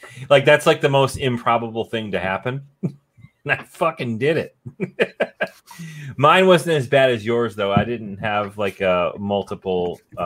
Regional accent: Springfield, Massachusetts, United States; But I grew up out in Western Mass, out like in the Springfield area. And out there there's no accent.

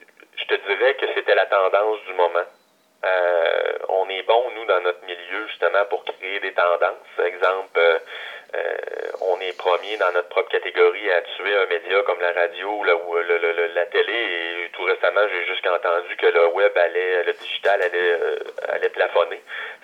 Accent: Quebec City, Quebec, Canada; now in Montreal, Canada; j'enlève absolument rien à Québec, là. Ça reste ma ville natale

